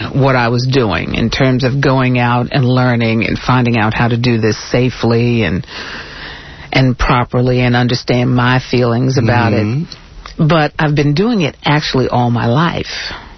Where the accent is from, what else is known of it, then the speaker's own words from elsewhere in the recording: New York, United States; also born or lived in Virginia; now in Houston, United States; No. No, I'm actually a New Yorker.